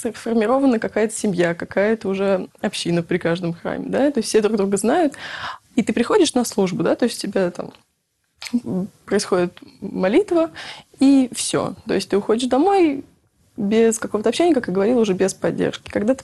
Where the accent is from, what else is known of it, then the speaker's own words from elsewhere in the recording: Michurinsk, Tambov Oblast, Russia; born there; Нет, я сама родилась не в Рязани, а достаточно в провинциальном городке, но Мичуринск, недалеко от Рязанской области. Ходила в деревенский такой провинциальный приход